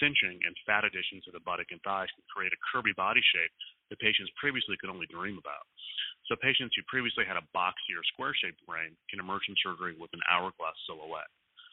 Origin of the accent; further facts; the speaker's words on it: Dallas, Texas, United States; Next month, I'm speaking at the Dallas Cosmetic Symposium, which is an international meeting in my hometown.